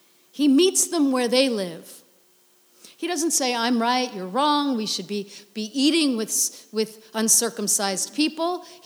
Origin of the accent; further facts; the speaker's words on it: New York, United States; You're from New York? I'm from New York too.